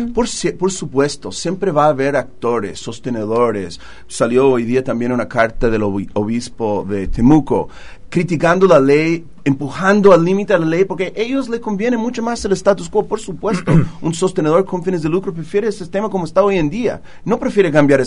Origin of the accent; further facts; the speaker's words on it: United States; Spanish is a second language; Ustedes saben que soy americano de origen.